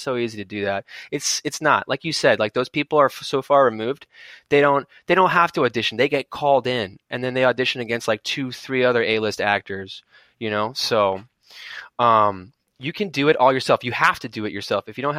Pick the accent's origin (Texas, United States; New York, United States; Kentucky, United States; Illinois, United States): New York, United States; New York City; they were both actors and I'm from New York. So like, I didn't really understand the LA scene